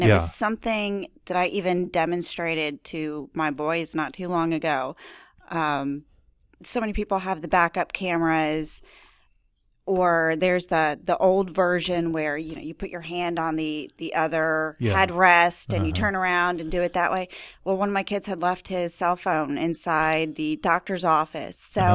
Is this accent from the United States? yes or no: yes; Roswell, United States; I'm from Roswell, so it was probably a little more rural back then. We used to have cows.